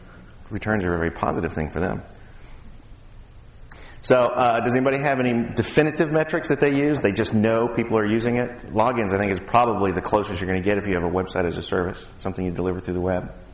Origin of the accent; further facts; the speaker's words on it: Austin, Texas, United States; And I'm from Austin, so I've got a bit of a technology bent.